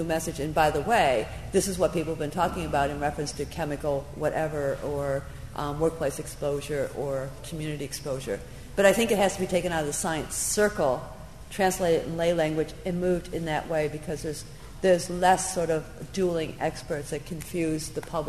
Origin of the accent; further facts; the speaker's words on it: Washington, District of Columbia, United States; because I'm from Washington, where the anthrax things is a big deal.